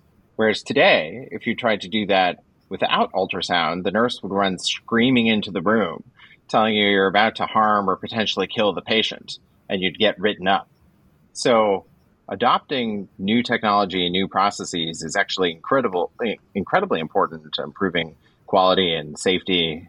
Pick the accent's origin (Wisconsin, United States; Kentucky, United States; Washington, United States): Washington, United States; me being a good typist growing up outside of Seattle